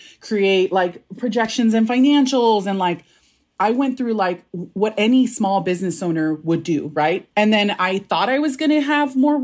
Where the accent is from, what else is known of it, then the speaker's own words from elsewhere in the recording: National City, California, United States; I grew up in National City.